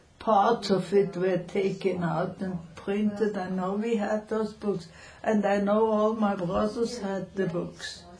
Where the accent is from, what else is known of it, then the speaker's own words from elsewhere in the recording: California, United States; Growing up in California.